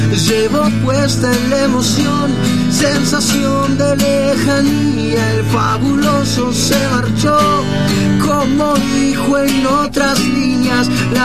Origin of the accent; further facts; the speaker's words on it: Córdoba, Argentina; Soy de Barrio Naranjo, siempre estuve comprometido con mi barrio y me siento vecino de Alberdi, realmente amo este barrio.